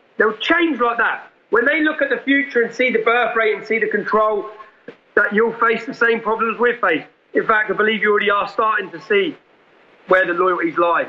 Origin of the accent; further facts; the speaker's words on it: Luton, East of England, United Kingdom; Well, if I bring you back to my hometown of Luton